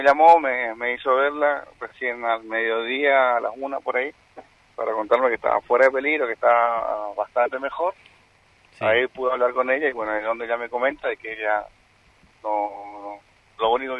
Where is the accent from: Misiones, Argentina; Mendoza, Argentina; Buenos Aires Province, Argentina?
Misiones, Argentina; Posadas; Sí, somos de Posadas.